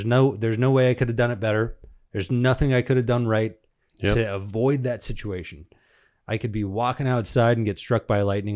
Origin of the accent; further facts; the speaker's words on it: San Diego, California, United States; because I grew up in San Diego. I surfed.